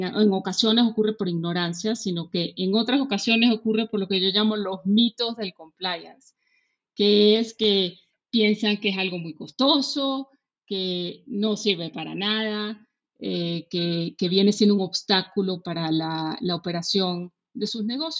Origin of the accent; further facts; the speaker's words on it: Venezuela; se te olvidó decir que además soy venezolana, ¿no?